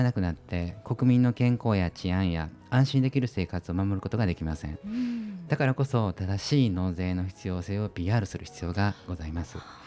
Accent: Kyoto, Japan; 私自身京都生まれの京都育ち

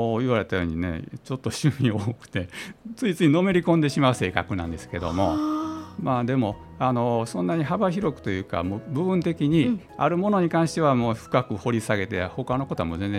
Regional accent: Kyoto, Japan; 北区です。

